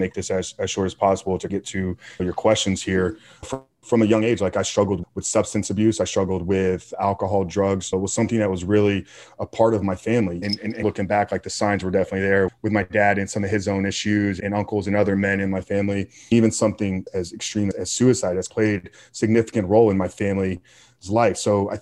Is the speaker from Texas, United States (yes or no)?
no; Tampa, Florida, United States; I grew up right here in Tampa, 40, just a half hour from where you're sitting right now.